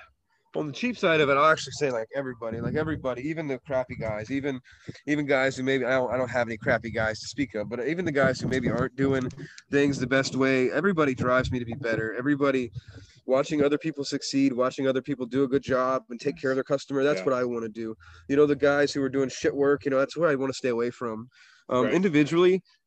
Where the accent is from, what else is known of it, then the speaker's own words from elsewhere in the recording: Indiana, United States; now in Florida, United States; You know, I'm from Indiana. Like, and I'm a Floridian now. I've lived here most of my life. I'm from Indiana